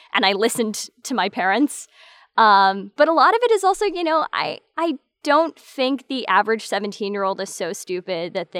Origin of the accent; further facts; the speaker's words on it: Alabama, United States; Because I grew up in Alabama. That's my local state university.